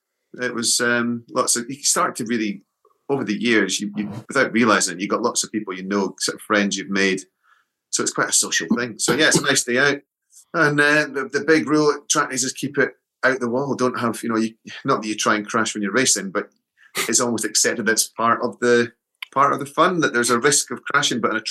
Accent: Scotland, United Kingdom; as a Scot, you know, when I was growing up

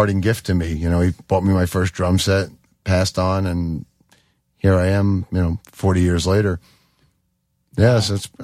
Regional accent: New York, United States; No, him and my mom got divorced when I was like a year and a half. And then he moved out there. I stayed in New York, but I'd spend the summers with him.

